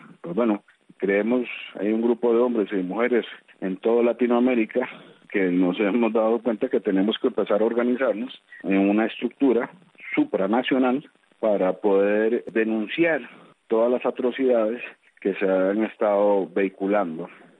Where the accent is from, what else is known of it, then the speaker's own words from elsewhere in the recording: Costa Rica; en Costa Rica, país de donde yo soy diputado.